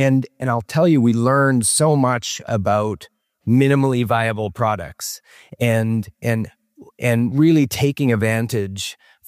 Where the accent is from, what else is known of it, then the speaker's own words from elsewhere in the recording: British Columbia, Canada; now in Boston, United States; So from the west coast of Canada, and am now based in Boston.